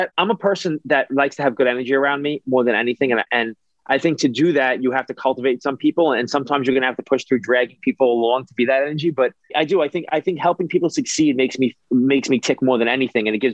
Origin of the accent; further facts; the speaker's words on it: New York City, New York, United States; You know, I grew up in New York City, which is a melting pot, and my neighbor was a melting pot